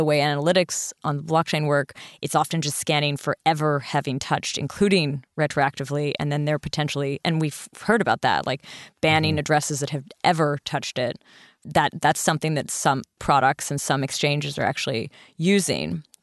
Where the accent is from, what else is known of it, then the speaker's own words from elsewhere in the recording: Canada; I'm Canadian.